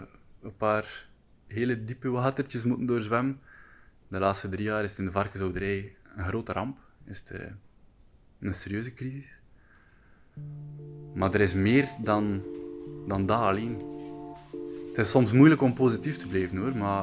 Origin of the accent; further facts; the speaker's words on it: Flanders, Belgium; ik ben varkenshouder uit Vlaanderen.